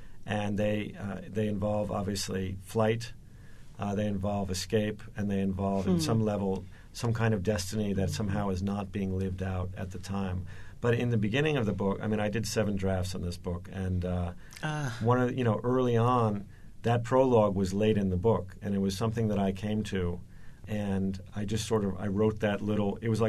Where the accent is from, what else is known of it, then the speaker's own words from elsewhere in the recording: United States; I, of course, being American, think that this might be good for sales.